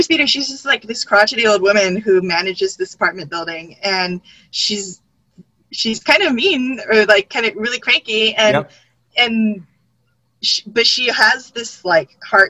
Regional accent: Los Angeles, California, United States; I grew up in East LA where I set the book

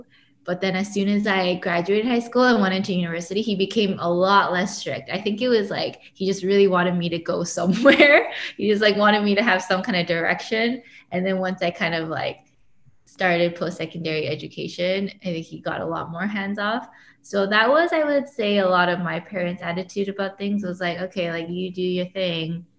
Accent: Canada; born there; I was born in Canada. But my family, I would say, is very Korean, in the sense that, like, very traditional. And I grew up speaking Korean with them, so we spoke Korean in the home.

